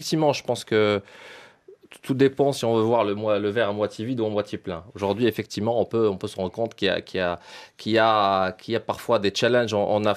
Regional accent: Morocco; Voilà, on est marocain.

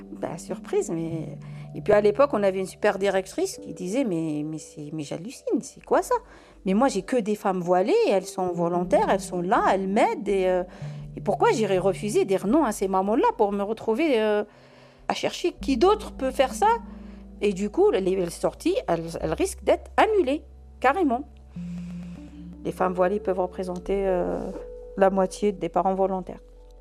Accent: Algeria; moved away as an adult; now in Saint-Denis, France; j'ai la quarantaine. J'habite à Saint-Denis. Je suis née en Algérie, sur les littorales pas loin d'Alger. J'ai grandi là-bas jusqu'à l'âge de 26 ans.

